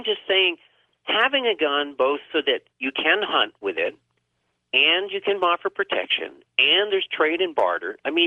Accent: Vermont, United States; Because I grew up in Vermont, and I grew up hunting and fishing.

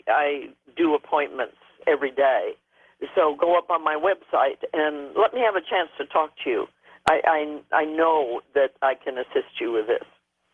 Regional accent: Seattle, Washington, United States; born there; I was born in Seattle, so I know where.

